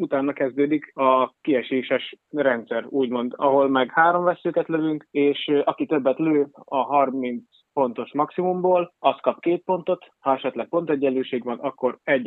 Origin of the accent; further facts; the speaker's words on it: Hungary; tök jó, magyarok vagyunk, akkor vágjunk bele, próbáljuk ki mi is.